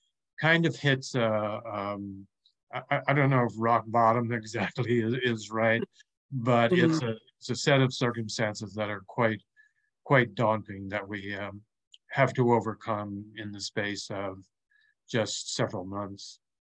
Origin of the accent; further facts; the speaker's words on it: Newfoundland and Labrador, Canada; It's the story of my eighth year growing up in Newfoundland, the most easterly province of Canada. And I lived in the most easterly part of that province, so way out in the North Atlantic.